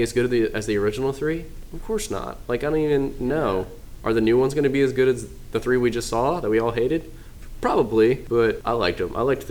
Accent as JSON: {"language": "English", "region": "Louisiana", "country": "United States", "said": "I mean, we're from Louisiana. Yeah. Louisiana's a great state."}